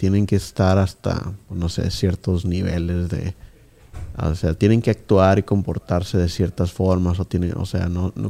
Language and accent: Spanish; Mexico; Pero yo creciendo, cuando iba creciendo en México, veía esas películas.